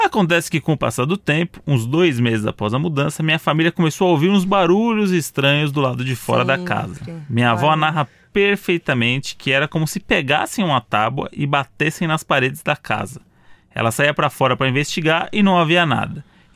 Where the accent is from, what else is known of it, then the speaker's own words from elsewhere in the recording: Curitiba, Paraná, Brazil; sou de Curitiba.